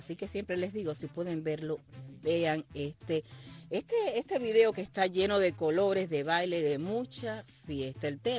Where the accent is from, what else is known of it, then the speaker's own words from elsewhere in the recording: Cuba; Yo aposté todo por vivir en mi país, por eso pido a grito lo que piden los cubanos de a pie, libertad.